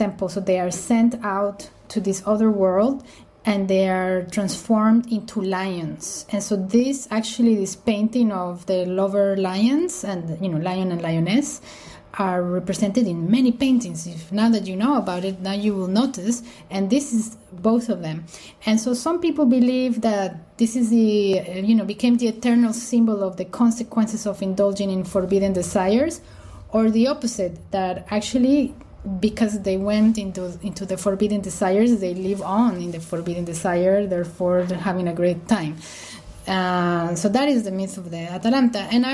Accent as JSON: {"language": "English", "region": "Bogotá", "country": "Colombia", "tie": "born or raised there", "second_language": "English", "moved": "yes", "said": "like I grew up in Bogota, in Colombia."}